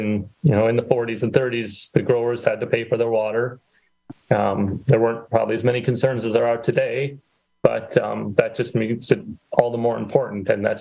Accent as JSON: {"language": "English", "town": "Manitowoc", "region": "Wisconsin", "country": "United States", "tie": "born or raised there", "also_born_or_lived": "Chicago / Baltimore", "said": "Yeah. I grew up in Manitowoc, went to high school at Lincoln, went to college in Chicago, worked in Chicago, then Baltimore, Washington area for a while, then back to Chicago for a few years."}